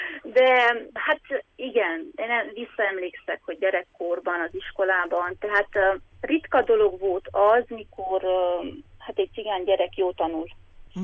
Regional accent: Sângeorgiu de Pădure, Mureș County, Romania; Erdőszentgyörgyön születtem, ott éltem

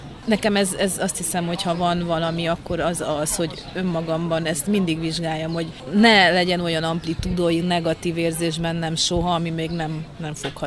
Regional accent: Târgu Mureș, Mureș County, Romania; mint marosvásárhelyiek

